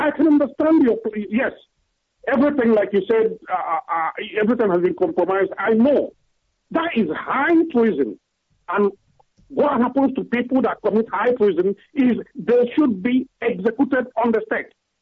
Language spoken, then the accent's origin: English; Owerri, Imo, Nigeria; now in United Kingdom; I come from Ngobala local government, Owerri, in Biafra land.